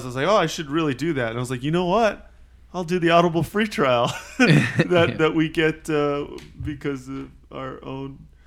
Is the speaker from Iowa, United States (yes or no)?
no; Louisiana, United States; I'm from Louisiana, and he's so like transparent.